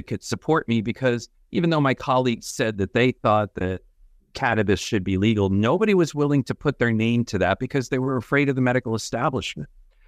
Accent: New Jersey, United States; my home state of New Jersey flipped several years ago.

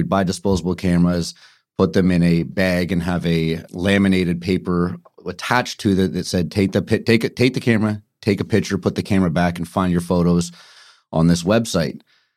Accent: Vancouver, British Columbia, Canada; I'm born and raised in Vancouver.

